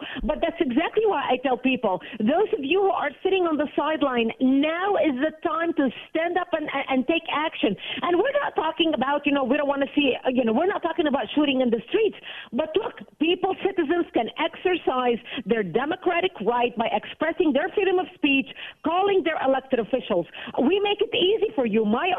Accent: Lebanon; Well, I was born and raised in Lebanon, which used to be Paris of the Middle East.

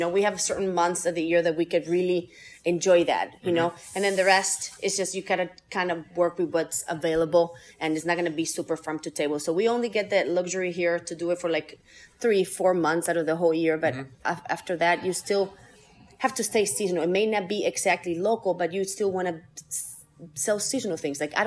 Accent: Argentina; moved away as an adult; also born or lived in Houston, United States; now in Buffalo, United States; So I was born in Houston, Texas, and then I grew up in Argentina.

